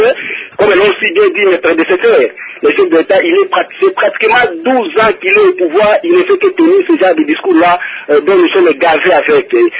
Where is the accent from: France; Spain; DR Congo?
DR Congo; Goma, North Kivu; l'ambiance qui règne ici chez nous à Goma, au moment où je vous parle ici. En fait, JR, ici chez nous à Goma, nous sommes en train de fêter la victoire écrasante des militaires congolais